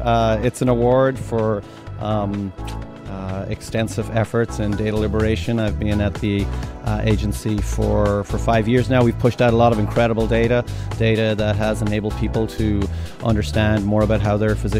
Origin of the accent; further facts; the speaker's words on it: Ireland; moved away as an adult; now in United States; Well, obviously, I'm not from Alabama. I'm from Ireland. I came here 20 years ago.